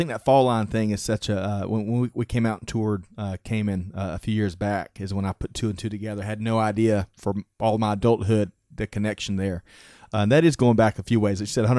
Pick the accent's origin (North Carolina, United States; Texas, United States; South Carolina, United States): South Carolina, United States; Aiken; I'm from Aiken, South Carolina, and I think there's so much. Small town USA is such an incredible critical part of the fabric of the country